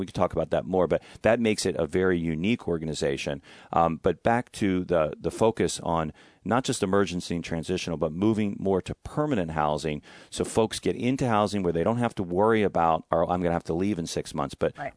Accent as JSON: {"language": "English", "town": "San Francisco", "region": "California", "country": "United States", "lives_now": "Marin, United States", "said": "I mean, I came from San Francisco to Marin."}